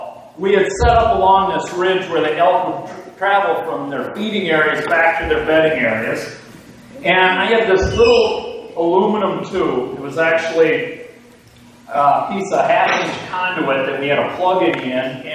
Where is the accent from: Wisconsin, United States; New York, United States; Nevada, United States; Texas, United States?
Wisconsin, United States; I grew up in Wisconsin, in northern Wisconsin, hunting whitetails.